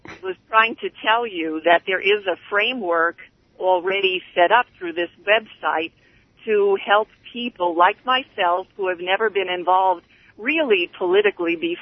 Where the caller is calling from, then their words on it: New Jersey, United States; I'm calling in from New Jersey.